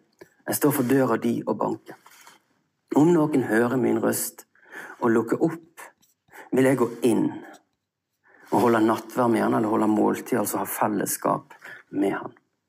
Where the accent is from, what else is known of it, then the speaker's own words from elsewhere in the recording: Vestland, Norway; Og jeg er jo en stril